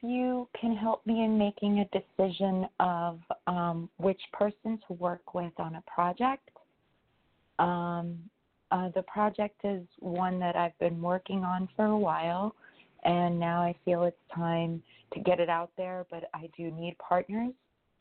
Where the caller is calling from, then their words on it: New York, United States; from New York.